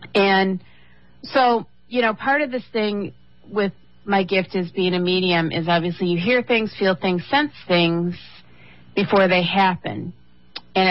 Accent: Michigan, United States; now in US East Coast; I grew up in the Michigan area, so I'm a Midwest girl, being forced to live on the East Coast here.

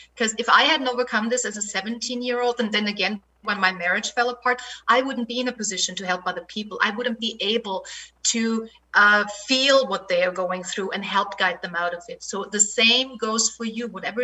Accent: Austria; the little girl that was growing up in Austria loved watching Hollywood movies.

